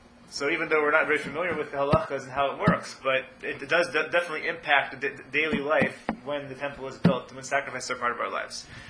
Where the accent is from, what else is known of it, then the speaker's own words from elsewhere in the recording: the South, United States; You know, I grew up in the South.